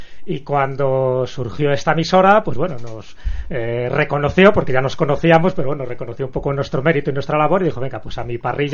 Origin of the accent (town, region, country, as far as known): León, Castile and León, Spain